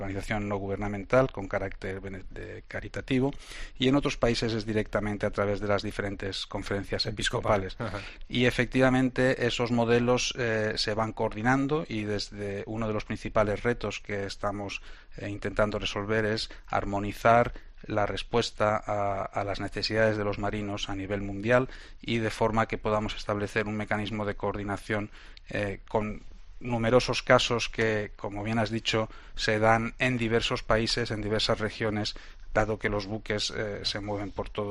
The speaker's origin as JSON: {"language": "Spanish", "town": "Barcelona", "region": "Catalonia", "country": "Spain", "tie": "born or raised there", "said": "Acabé la carrera de náutica en mi ciudad natal, en Barcelona"}